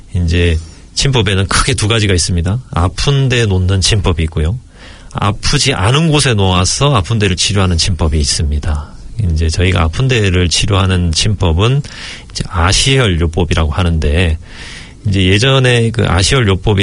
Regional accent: South Korea; 저희는 한국 사람이니까

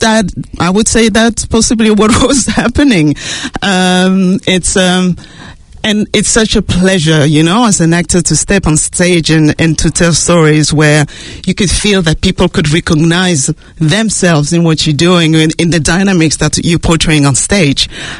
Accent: Martinique, France; English is a second language; moved away as an adult; also born or lived in London; now in New Zealand; Look, I'm from Martinique, the French-speaking Caribbean, and I moved here in Aotearoa in 2017

